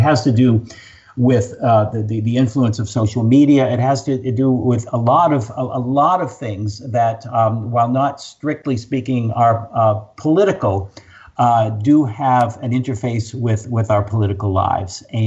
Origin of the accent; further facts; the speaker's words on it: New Hampshire, United States; In my home state of New Hampshire, Democrats were fortunate